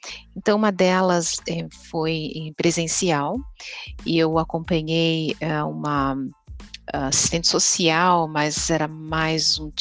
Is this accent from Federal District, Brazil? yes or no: no; Salto de Pirapora, São Paulo, Brazil; also born or lived in Memphis, United States; now in Texas, United States; Eu sou brasileira, de São Paulo, do interior de São Paulo, de Salto de Pirapora, e moro nos Estados Unidos, no Texas agora, né, há 20 anos, dos quais 10 eu vivi no meio dos Estados Unidos, no estado chamado Tennessee, por 10 anos